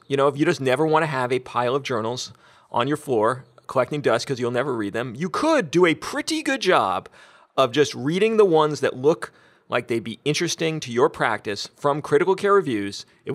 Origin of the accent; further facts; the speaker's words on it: United States; I'm sorry, I'm an American, and just let me know